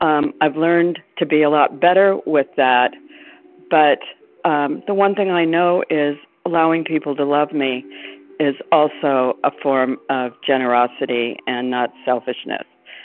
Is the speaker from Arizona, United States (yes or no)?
yes; Arizona, United States; I'm from Arizona.